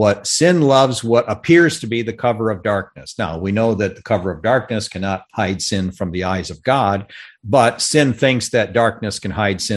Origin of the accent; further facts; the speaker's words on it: Michigan, United States; now in San Antonio, United States; Naomi's coming from California. We came from Michigan.